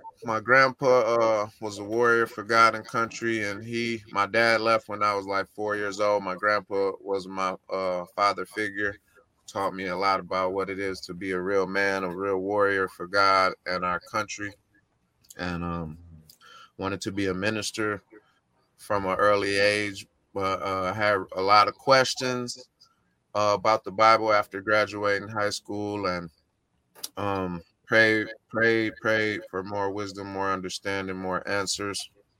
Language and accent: English; Baldwin, Michigan, United States; I grew up in West Michigan. In Lake County, little town called Baldwin and Idlewild. Mm-hmm. And I'm very proud of where I grew up from.